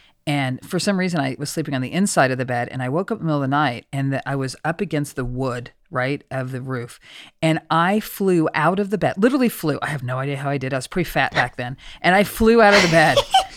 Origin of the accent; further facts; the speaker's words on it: Oklahoma, United States; Remember, I'm a hillbilly from Oklahoma.